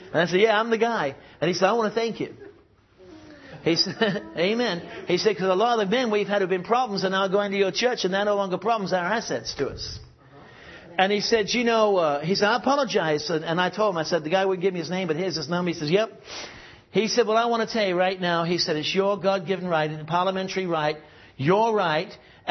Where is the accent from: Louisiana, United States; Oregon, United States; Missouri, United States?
Oregon, United States; Gresham; also born or lived in England; I grew up in the United States in Portland area, Gresham.